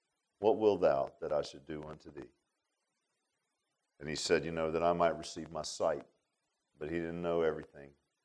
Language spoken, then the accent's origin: English; Virginia Beach, Virginia, United States; That Virginia Beach shooting, I grew up in Virginia Beach, is near and dear to my heart.